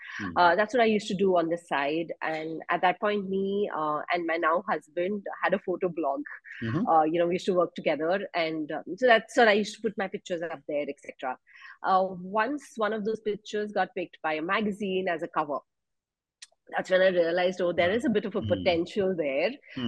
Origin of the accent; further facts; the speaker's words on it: Jammu, Jammu and Kashmir, India; now in Bangalore, India; I'm from Jammu, born and brought up in Jammu, and then went on to doing my engineering from NIT Nagpur, then came to Bangalore for my first corporate job.